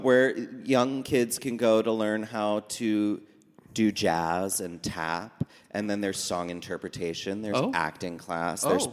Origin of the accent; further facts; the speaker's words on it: West Orange, New Jersey, United States; West Orange, New Jersey.